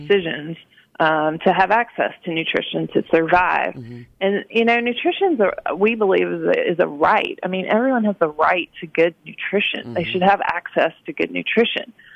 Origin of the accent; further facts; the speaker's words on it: Murfreesboro, Tennessee, United States; Well, I grew up in Murfreesboro, so I went to half of my high school was at Oakland High School, and half of my high school was at Brentwood Academy.